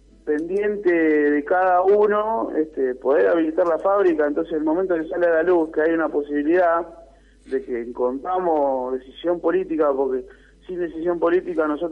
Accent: Berisso, Buenos Aires Province, Argentina; yo soy de Berisso también, y tengo bastantes lugares donde se venden cervezas

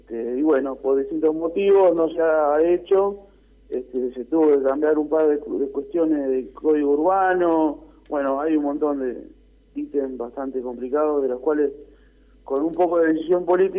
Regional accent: Berisso, Buenos Aires Province, Argentina; yo soy de Berisso también, y tengo bastantes lugares donde se venden cervezas

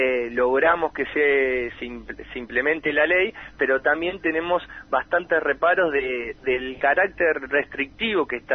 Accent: Argentina; también tenemos un historial muy importante como pueblo argentino

